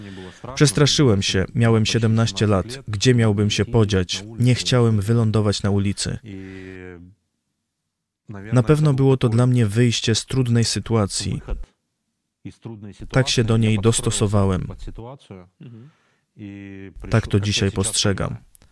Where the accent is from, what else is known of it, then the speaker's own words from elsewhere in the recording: Sakhalin Oblast, Russia; also born or lived in Kyrgyzstan; urodziłem się w Kirgizji. Mieszkaliśmy w Kirgizji do pierwszej klasy szkoły podstawowej. Miałem wtedy 7 lat. Potem przeprowadziliśmy się na wyspę Sachalin. Daleko, tak, daleko, z mamą. To na samym Dalekim Wschodzie. Tak, tuż przy Japonii.